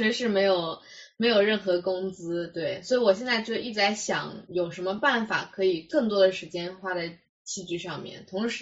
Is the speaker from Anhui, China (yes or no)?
yes; Wuhu, Anhui, China; moved away; 我的家乡在安徽芜湖，它是一个比较小的城市，当时我成长的过程中也没有任何接触戏剧的机会